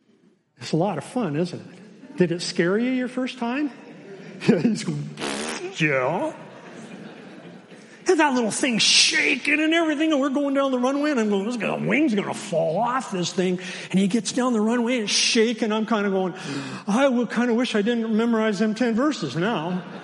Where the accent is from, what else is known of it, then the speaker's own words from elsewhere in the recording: Brantford, Ontario, Canada; When I was 5 years old, I grew up in Brantford, near Brantford